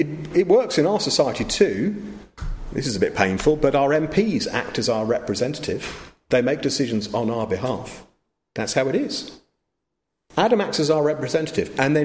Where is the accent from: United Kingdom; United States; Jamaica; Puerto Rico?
United Kingdom; Well, I'm British